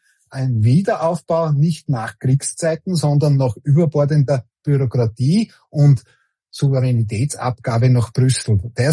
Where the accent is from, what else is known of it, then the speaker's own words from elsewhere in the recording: Austria; so wunderschön das Österreich ist. Aber die Demokratie oder der demokratische Prozess, der zerstört sehr viel, was paradiesisch war, wie wir in die 70er und 80er aufgewachsen sind.